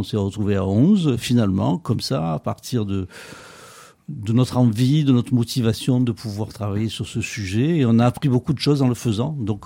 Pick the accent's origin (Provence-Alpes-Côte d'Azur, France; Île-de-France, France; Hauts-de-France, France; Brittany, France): Provence-Alpes-Côte d'Azur, France; Marseille; En tant que Marseillais